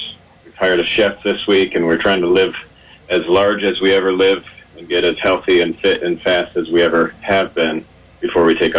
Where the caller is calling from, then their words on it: Seefeld, Tyrol, Austria; I'm joining you from Seefeld, Austria, which is a bit serendipitous, perhaps, because this is where Bill Koch won his medal in 76.